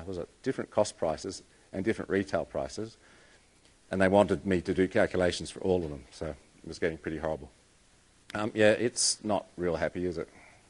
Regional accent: Australia; Yeah, I'm from Australia

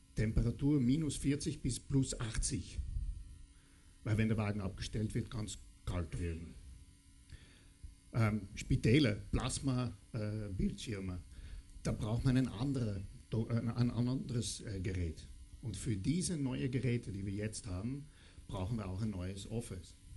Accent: Netherlands; German is a second language; now in Germany; Ich komme aus den Niederlanden, deshalb mein wienerischer Aussprache ist ein bisschen

